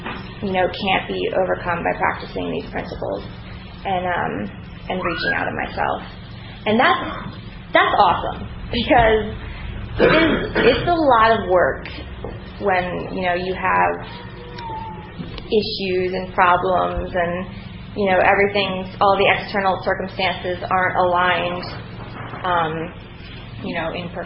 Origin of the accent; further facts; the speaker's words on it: Wilmington, Delaware, United States; I am from Delaware, and I was born in Wilmington, Delaware, and born into an awesome, awesome family.